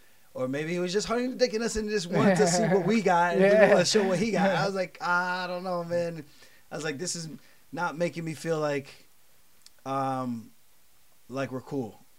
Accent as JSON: {"language": "English", "town": "New York City", "region": "New York", "country": "United States", "said": "I am from Bed-Stuy, my boy."}